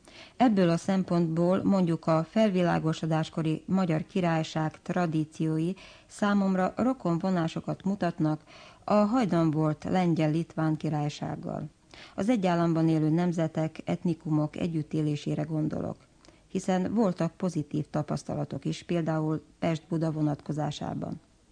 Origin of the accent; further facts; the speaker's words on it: Slovakia; én kisebbségi magyarként sohasem éreztem magam otthon Csehszlovákiában, de Magyarországon sem.